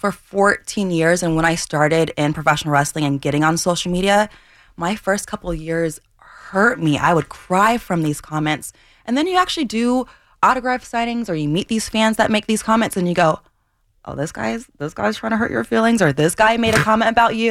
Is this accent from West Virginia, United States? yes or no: no; Iowa City, Iowa, United States; I was the fastest girl alive at the age of 12 in Iowa City.